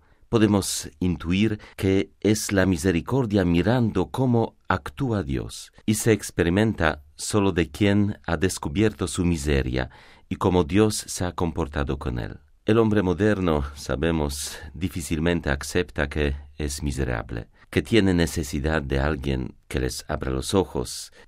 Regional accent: Poland; Lo digo no porque soy polaco, sino porque hay mucha sincronía en las enseñanzas de los papas.

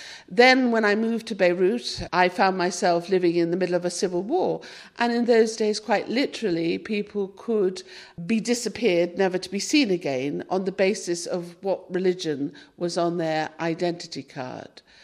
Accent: United Kingdom; I'm British

